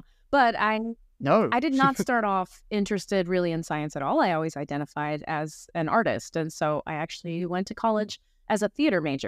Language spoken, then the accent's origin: English; East Coast, United States; And I grew up on the East Coast. I had never really felt an earthquake, some little tiny ones, but it was an experience.